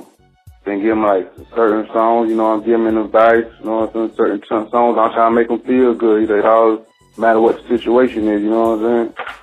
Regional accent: Hartsville, South Carolina, United States; now in Atlanta, United States; I'm literally from South Carolina, Hartsville. On the Dollars and County, where the race way at.

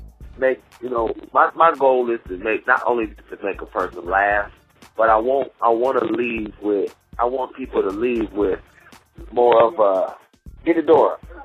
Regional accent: Akron, Ohio, United States; I'm from Akron. Hometown, born and raised.

